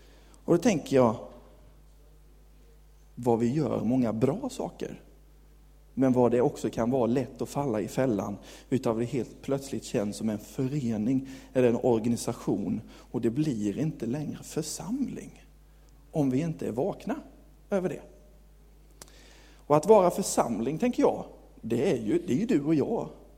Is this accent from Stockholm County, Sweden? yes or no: no; Karlshamn, Blekinge, Sweden; moved away as an adult; now in Nybro, Sweden; Jag är uppväxt i kyrkan. Jag är uppväxt i Pingstkyrkan i Karlshamn. Där levde jag mina första 20 år och sen så flyttade jag upp till Nybro.